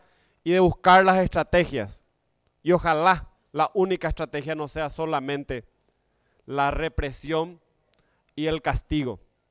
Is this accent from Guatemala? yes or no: no; Paraguay; es el tema que nos toca hoy como paraguayos